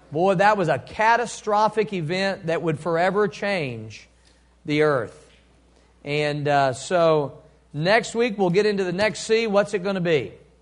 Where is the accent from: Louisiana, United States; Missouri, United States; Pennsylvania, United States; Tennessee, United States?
Missouri, United States; Cape Girardeau; And there were times growing up in Missouri on the Mississippi River where I said, he's not going to destroy the earth, but he's going to destroy Cape Girardeau with a flood.